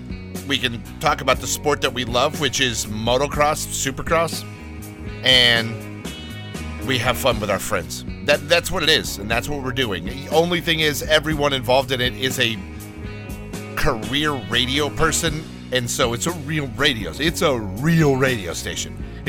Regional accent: Los Angeles, California, United States; Yeah, well, that's because I grew up in Los Angeles.

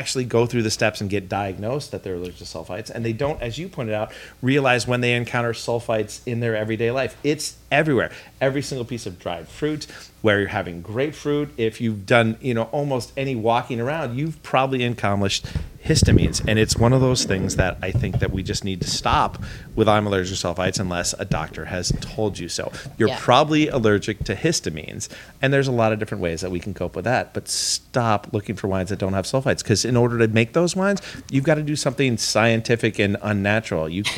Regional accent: New York, United States; It's probably a surprise to most people that knew me growing up in New York that I even got into wine.

